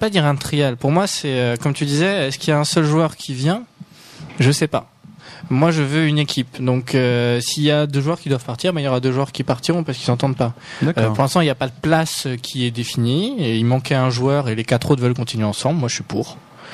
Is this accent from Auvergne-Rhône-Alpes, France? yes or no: no; Corsica, France; moi, je suis du Sud aussi, je suis Corse.